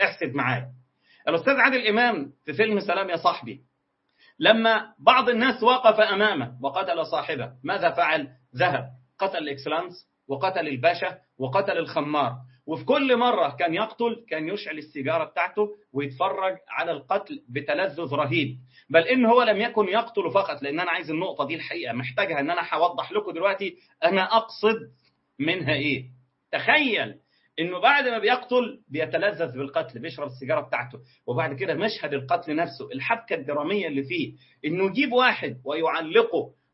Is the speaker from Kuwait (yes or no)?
no; Ismailia Governorate, Egypt; نفس الصوره اللي تكررت يا ساده الكرام عندنا في مصر في محافظه اسمها الاسماعيليه